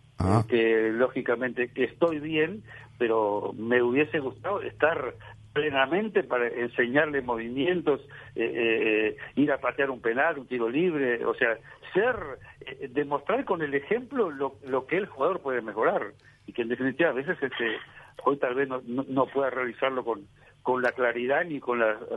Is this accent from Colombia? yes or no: no; Uruguay; yo cuando voy al exterior digo, soy uruguayo